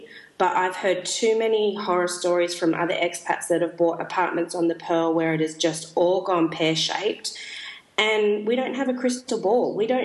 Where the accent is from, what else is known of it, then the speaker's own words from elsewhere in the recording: Sydney, New South Wales, Australia; now in Melbourne, Australia; So we are both from Sydney, and at the time before my parents moved outside of Sydney, we grew up sort of 10, 15 minutes apart, so really, really close.